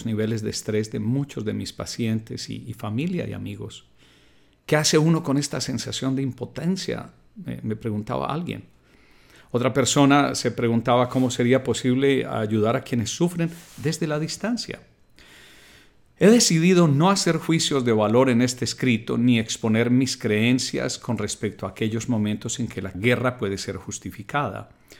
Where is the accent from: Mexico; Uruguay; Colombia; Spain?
Colombia; born there; Toda mi vida la he vivido en tiempos de guerra. Nací en Colombia, Suramérica, en 1955, en medio de la violencia